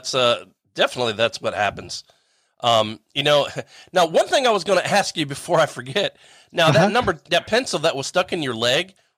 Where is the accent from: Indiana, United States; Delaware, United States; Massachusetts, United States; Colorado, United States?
Delaware, United States; And so they lived in Florida, and I was from Delaware. I was the Union